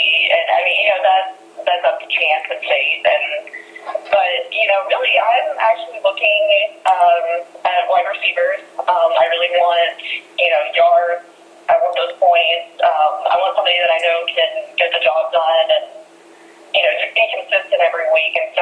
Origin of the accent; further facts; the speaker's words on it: Texas, United States; I am from Texas, and so we love our football here. It's, you know, what gets us excited, you know, from cradle to grave. So, been watching it all my life.